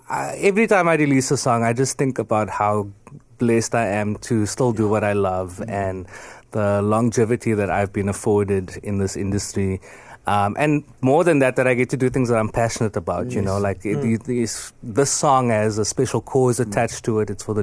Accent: Athlone, Western Cape, South Africa; You know, growing up in Athlone, going to different types of schools.

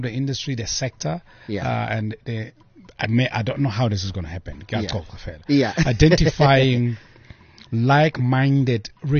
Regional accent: South Africa; My culture, my identity is South African.

